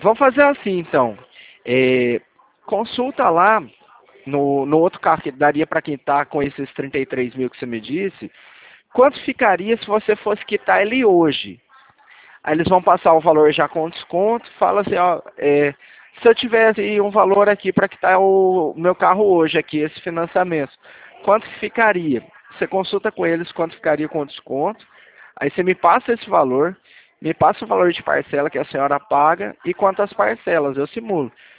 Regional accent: São Paulo, Brazil; eu sou aqui do interior de São Paulo.

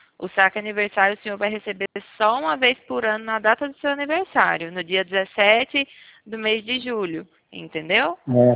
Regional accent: Piracicaba, São Paulo, Brazil; Eu sou aqui de Piracicaba, interior de São Paulo.

